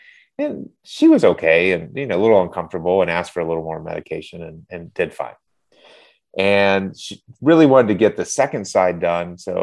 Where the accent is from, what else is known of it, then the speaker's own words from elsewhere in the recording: Alabama, United States; Now that's a little weird growing up in Alabama, but my uncle was a Celtics fan and there was not much professional basketball in Alabama.